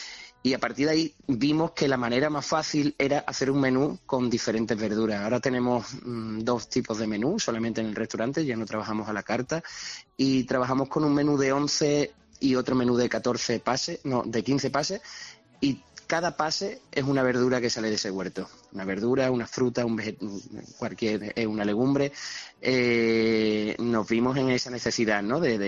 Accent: Andalusia, Spain; Mi pueblo es un pueblo que ya termina la conocida Sierra de los Pueblos Blancos. Somos el último pueblo ya blindando con la zona de Málaga, incluso con la Sierra Sur de Sevilla

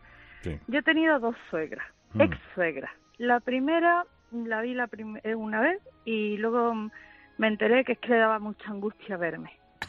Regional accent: Huelva, Andalusia, Spain; yo soy de Huelva, vivía en Huelva, tenía un hijo

